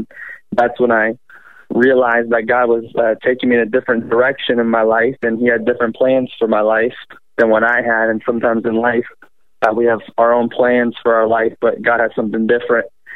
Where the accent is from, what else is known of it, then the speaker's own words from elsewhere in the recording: Boca Raton, Florida, United States; I'm from Boca Raton, Florida. I'm 20 years old.